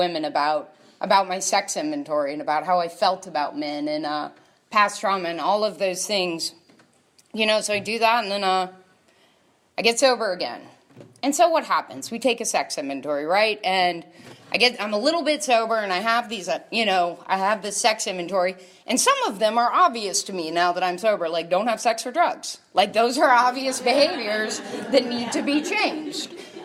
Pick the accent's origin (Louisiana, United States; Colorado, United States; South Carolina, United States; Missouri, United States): Louisiana, United States; New Orleans; I am from New Orleans, Louisiana.